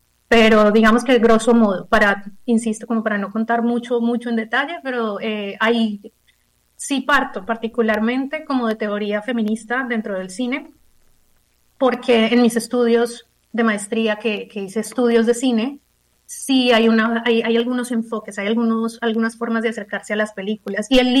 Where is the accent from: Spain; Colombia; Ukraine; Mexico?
Colombia; como mujer, como colombiana, pero también como estudiante de cine